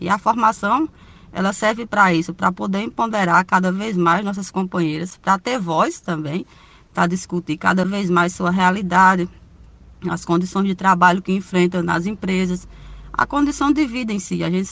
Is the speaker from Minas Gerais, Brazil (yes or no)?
no; Ceará, Brazil; Eu não sou daqui da região da Bahia, eu vim da região do Ceará, então comecei a vida da assalariada rural em 2008, aos meus 18 anos.